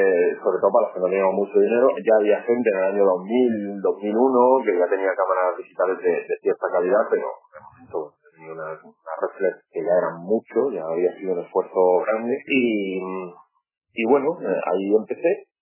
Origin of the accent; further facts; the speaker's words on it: Almería, Andalusia, Spain; also born or lived in Alicante; la ciudad de Almería, que es básicamente donde yo me he criado, aunque no nací allí, yo nací en Alicante y estuve viviendo hasta los 7 años más o menos allí. Pero mi familia, la mitad es de Granada y la otra mitad de Burgos.